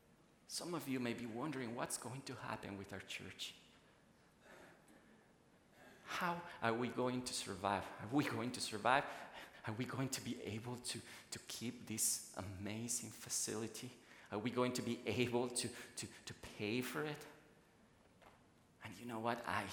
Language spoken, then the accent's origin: English; Bolivia; I was visiting my home country, Bolivia